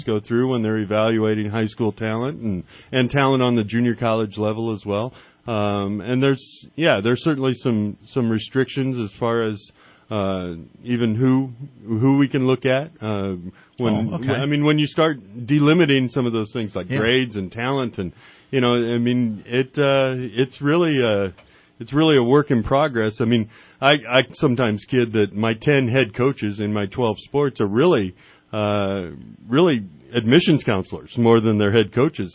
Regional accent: Iowa, United States; Well, I grew up in Iowa, so love wrestling.

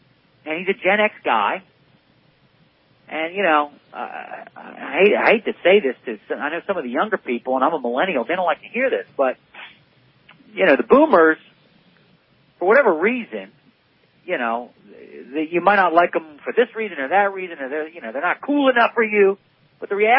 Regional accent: Philadelphia, Pennsylvania, United States; I'm from Philadelphia. I'm not afraid of any of this. I grew up on the Philadelphia playgrounds with the Philadelphia sports teams.

